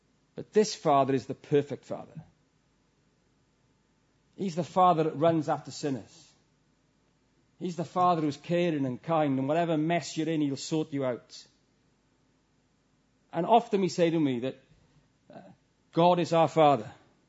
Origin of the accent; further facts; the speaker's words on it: Wales, United Kingdom; Now, that was me, being Welsh, all wound up.